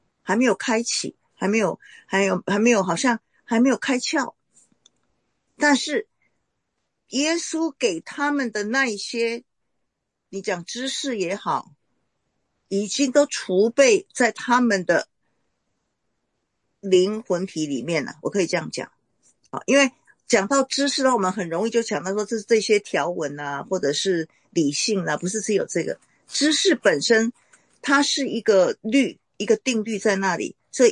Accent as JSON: {"language": "Chinese", "country": "Taiwan", "said": "跟我台湾人有没有同意不一样？"}